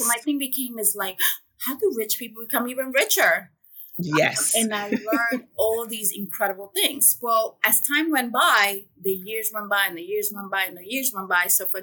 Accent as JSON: {"language": "English", "town": "New York City", "region": "New York", "country": "United States", "tie": "born or raised there", "said": "So I grew up in Harlem. Really, really very poverty neighborhood with a lot of very little resources."}